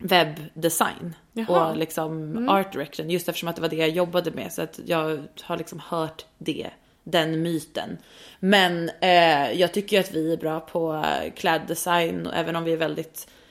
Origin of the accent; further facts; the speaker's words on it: Stockholm, Stockholm County, Sweden; han visste ju att jag var från Stockholm